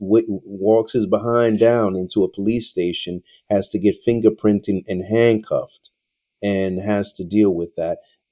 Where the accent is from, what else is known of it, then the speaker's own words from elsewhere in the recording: New York, United States; I met Chris many years back in New York. Obviously, you know, we're all from New York.